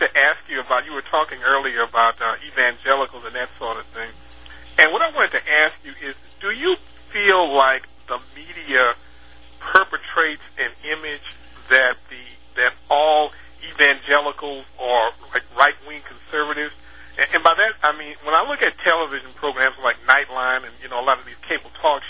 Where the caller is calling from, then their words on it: Texas, United States; I'm calling from Texas, and I have to follow it.